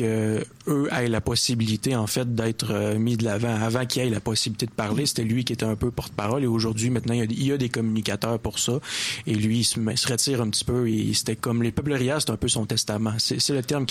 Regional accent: Quebec, Canada; parce que je suis beauceron d'origine, tout comme vous, les gars, mais pendant un bon bout de ma vie, la fin de semaine, j'étais en Beauce et la semaine à Québec.

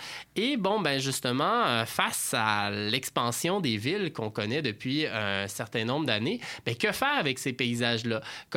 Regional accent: Saint-Nicolas, Quebec, Canada; Moi, je viens de Saint-Nicolas sur la rive sud.

